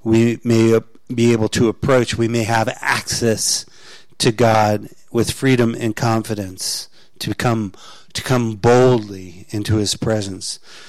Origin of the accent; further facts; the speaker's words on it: Florida, United States; I grew up in Florida, but Sandra and I went back with our two youngest kids when they were teenagers